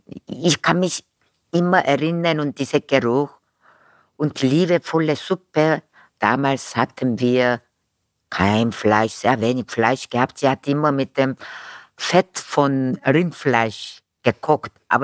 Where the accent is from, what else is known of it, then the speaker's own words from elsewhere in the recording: South Korea; German is a second language; now in Vienna, Austria; ja, ich komme aus Korea und dann fertig.